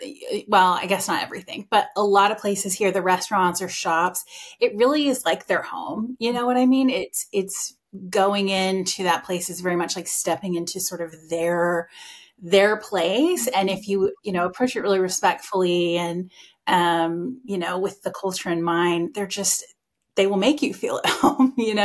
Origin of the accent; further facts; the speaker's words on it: Texas, United States; I am very much a Texas girl. My family is very, very proud of being Texan, as I think a lot of Texans can understand. Mm-hmm. I mean, I loved being raised there.